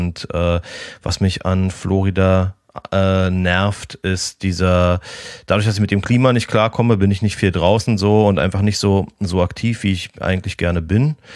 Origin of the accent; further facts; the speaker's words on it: Berlin, Germany; Gerade für mich als Berliner schwierig. Und für mich ist es natürlich einfach. Ich habe die ersten 30 Jahre meines Lebens in Berlin verbracht.